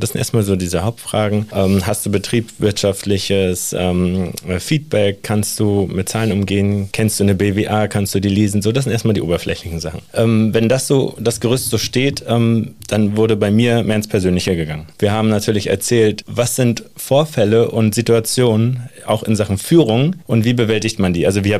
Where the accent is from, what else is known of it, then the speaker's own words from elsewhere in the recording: Rostock, Mecklenburg-Vorpommern, Germany; bei uns in Rostock ist es so, würde ich da nur irgendwas sagen, was ich nachher nicht tun würde. Rostock ist ein Dorf, auch wenn 200.000 oder ein bisschen mehr Einwohner hat